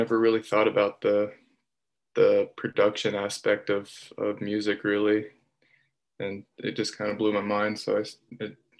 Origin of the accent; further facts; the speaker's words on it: Dayton, Ohio, United States; Originally, I'm from Ohio, but I just got down to San Antonio, Texas.